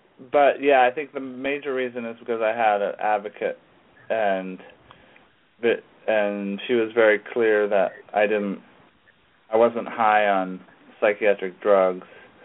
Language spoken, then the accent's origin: English; Eugene, Oregon, United States; Yeah, Eugene, Oregon, where I grew up.